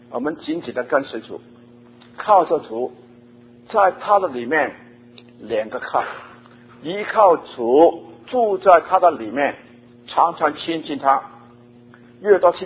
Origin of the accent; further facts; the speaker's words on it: Guangdong, China; 我们广东人说啊，一个很有精神的人是鬼打一样